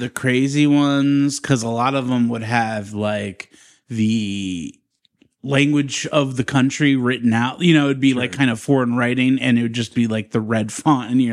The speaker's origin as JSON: {"language": "English", "region": "Northeast", "country": "United States", "said": "because I'm from the Northeast originally, and I'm pretty sure Pepsi is Pennsylvania, up north area in that way."}